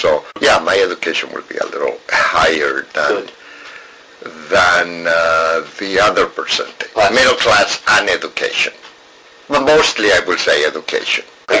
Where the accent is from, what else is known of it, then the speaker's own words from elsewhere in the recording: Bolivia; accent: Bolivian; English is a second language; Okay, I probably will describe my Bolivian accent, which is very similar to Peruvian accent and very similar to Ecuadorian accent